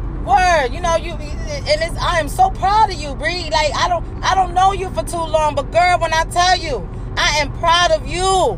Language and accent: English; Brooklyn, New York, United States; I'm from Brownsville, you know, Brownsville, Brooklyn